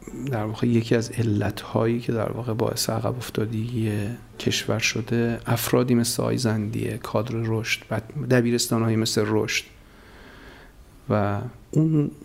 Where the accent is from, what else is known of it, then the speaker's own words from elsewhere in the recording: Iran; ما همه ایرانی هستیم، همه تقریباً عمدمون مسلمان هستیم، عمدمون شیعه هستیم